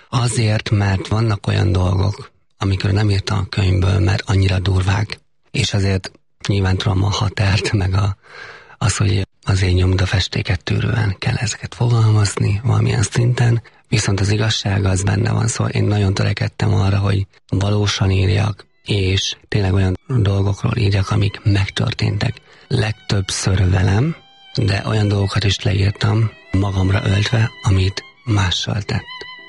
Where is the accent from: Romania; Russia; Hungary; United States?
Hungary; Heves; Ugyan Heves megyében nőttem föl. Az ottan rokonok vették meg a legtöbben.